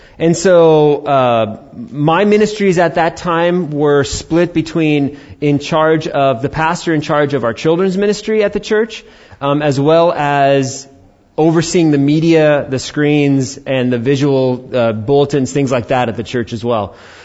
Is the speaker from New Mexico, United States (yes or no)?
no; New York, United States; also born or lived in Arizona; Now in Arizona, they don't salt the roads like they did in the East Coast, like when I was raised in New York.